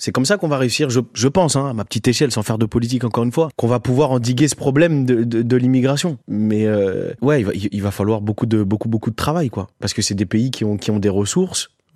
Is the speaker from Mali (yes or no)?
no; France; je suis français, je me pose pas la question de comment je suis là